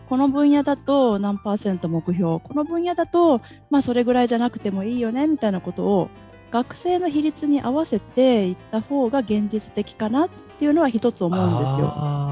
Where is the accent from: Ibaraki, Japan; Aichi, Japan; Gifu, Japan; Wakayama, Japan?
Wakayama, Japan; 和歌山なんです、和歌山なんですけど。